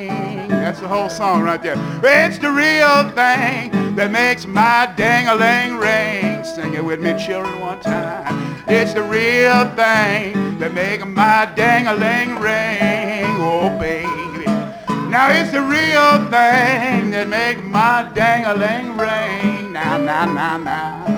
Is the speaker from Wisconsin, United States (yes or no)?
no; Austin, Texas, United States; and by now you're getting back by my hometown, you know what I'm talking about, Austin, Texas.